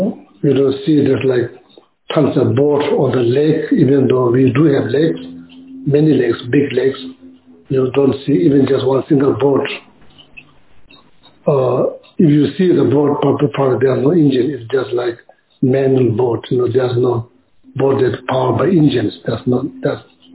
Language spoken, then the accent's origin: English; Tibet, China; Same like in my hometown or Tibet, you know, in like there's not much book is written in academic level, written about environment.